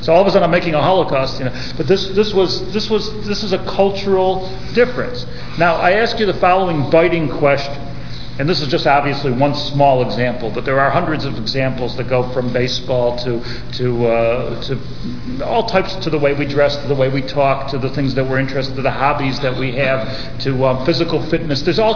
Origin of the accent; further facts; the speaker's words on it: United States; because of this cultural difference, I being the American in this case